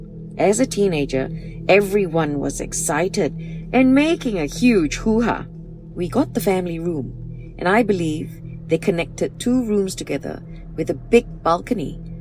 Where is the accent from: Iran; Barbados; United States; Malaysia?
Malaysia; Terengganu; I'm a Malaysian, raised in Terengganu. And after my SPM, I moved to Kampar, Perak, to continue my studies in hospitality and tourism in TARC, now known as UTRA.